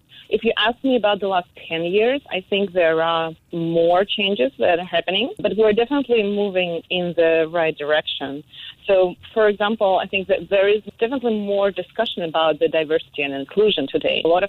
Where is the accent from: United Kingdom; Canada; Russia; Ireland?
Russia; moved away as an adult; now in United States; my background is actually Russian. I'm from Russia. I live right now in the United States.